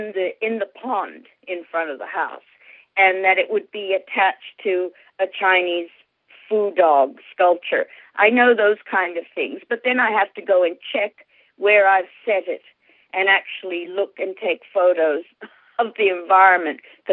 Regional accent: Mexico City, Mexico; And as I grew up a lot in Mexico City, I didn't see any pugs until I was in Australia

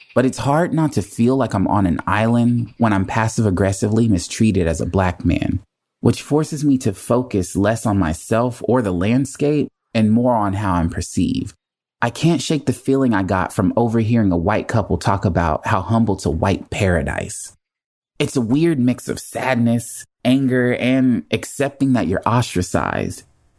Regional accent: Marshall, Texas, United States; I'm from Marshall, Texas. I found joy in hot summers, bombarded with the sounds of dominoes slamming on tables. I fell asleep to the sounds of Texas nights, tucked under a blanket of stars, and the smell of barbecue that make your mouth water.

